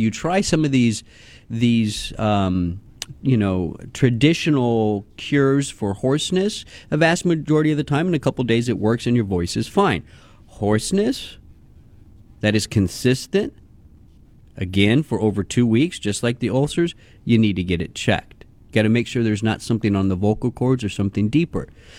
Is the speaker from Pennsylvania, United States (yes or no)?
no; Houston, Texas, United States; Coming out of Texas, I grew up in Houston, went to Kingwood High School